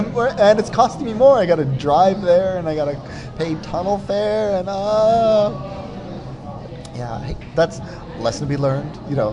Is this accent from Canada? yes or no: yes; Windsor, Ontario, Canada; Well, my hometown, Windsor, is a lot of people work in the States, work in Detroit in the auto industry.